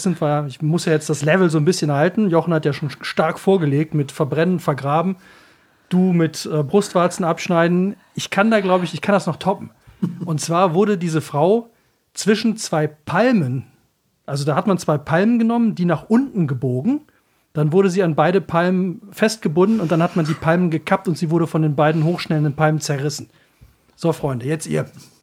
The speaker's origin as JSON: {"language": "German", "region": "Rhineland", "country": "Germany", "said": "Für mich als Rheinländer ist ja alles oberhalb von Leverkusen, ist ja eigentlich schon"}